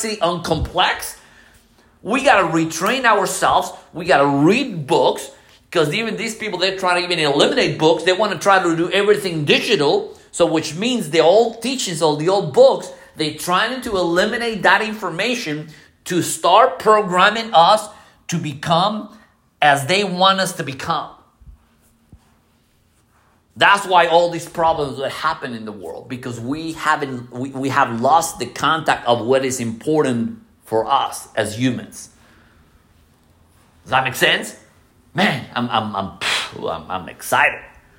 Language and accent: English; Ohio, United States; now in North Carolina, United States; I came from Ohio, so they don't have any winter.